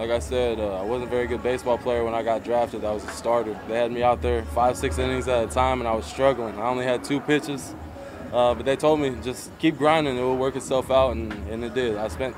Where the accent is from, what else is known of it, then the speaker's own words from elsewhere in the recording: Pacific Northwest, United States; I'm from the Northwest